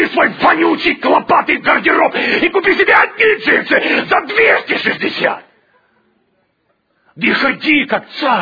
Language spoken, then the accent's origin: Russian; Zaporizhzhia Oblast, Ukraine; born there; Я родился на Хохляндии, на Запорожской Січі, маю право.